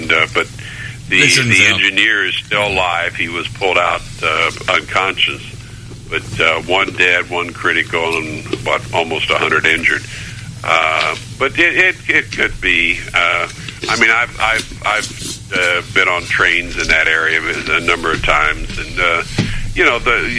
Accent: Midwest, United States; And I, as a Midwesterner, I'd rather jump off a 100-story building than put up with that.

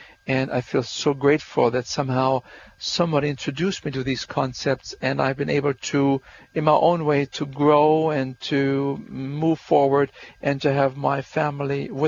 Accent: Germany; I grew up in Germany after World War II. There was nothing there, six children in the family, coming from a very humble background. There I am a member of the Lutheran Church.

